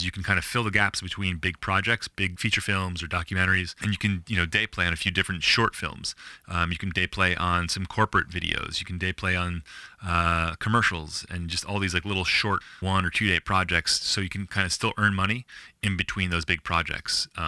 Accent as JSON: {"language": "English", "region": "New York", "country": "United States", "tie": "born or raised there", "also_born_or_lived": "New Jersey", "said": "because I've always lived and grown up here. I'm from Jersey and I've always worked here in New York."}